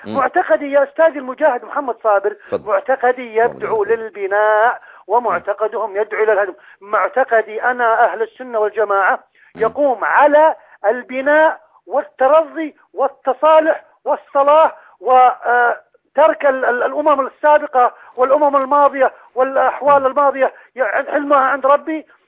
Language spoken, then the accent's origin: Arabic; Al-Qassim, Saudi Arabia; نحن من بلاد القصيم.